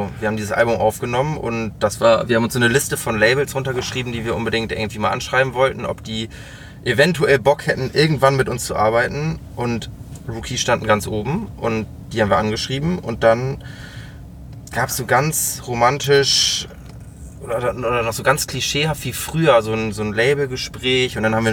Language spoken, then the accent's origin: German; Rotenburg, Lower Saxony, Germany; Ich komme aus der schlimmsten Kreisstadt Deutschlands, die trägt den Namen Rothenburg-Wümme.